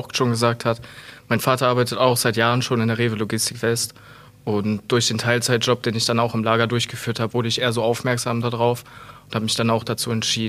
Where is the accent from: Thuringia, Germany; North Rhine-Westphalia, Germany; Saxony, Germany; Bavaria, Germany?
North Rhine-Westphalia, Germany; Hürth; ich komme aus Hürth-Efferen